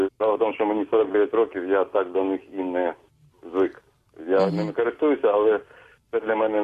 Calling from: Kamianske, Dnipropetrovsk Oblast, Ukraine; Я із Кам'янського.

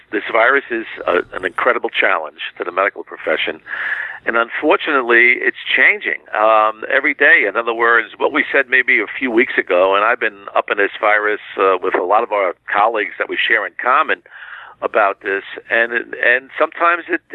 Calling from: Florida, United States; I'm calling you from Florida right now.

